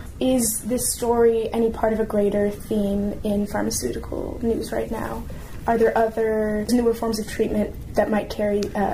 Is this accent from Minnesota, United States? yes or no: yes; Minneapolis, Minnesota, United States; Now, I'm from Minneapolis, and I've only ever been to the Minnesota State Fair once